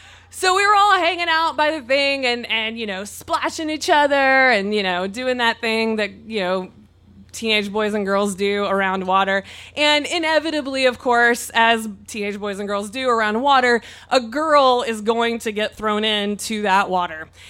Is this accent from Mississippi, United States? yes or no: yes; Mississippi, United States; So as Mary said, I'm from Mississippi. And as we all know, Mississippi does not have a great educational system.